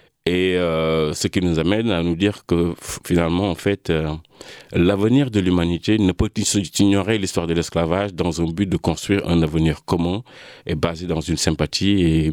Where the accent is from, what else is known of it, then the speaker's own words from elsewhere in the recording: Senegal; moved away as an adult; also born or lived in Montpellier; Il faut dire que je suis parti du Sénégal...